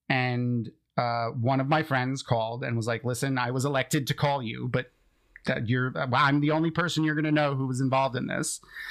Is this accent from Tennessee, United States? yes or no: no; New York, United States; moved away as an adult; now in Florida, United States; I'm from New York, and I had lived in New York my whole life up until like 8 years ago, 9 years ago when we moved to Florida.